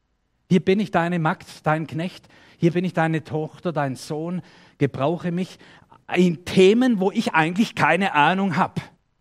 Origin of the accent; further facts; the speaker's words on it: Germany; Wir auch als Deutsche, das fällt uns schon schwer, zuzugeben, wir sind ratlos hier.